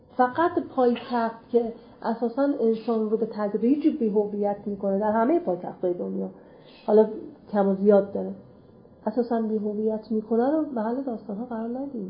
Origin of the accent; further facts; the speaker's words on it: Iran; چون ما همچنان ایرانی هستیم، همچنان با همون اتصالات فرهنگی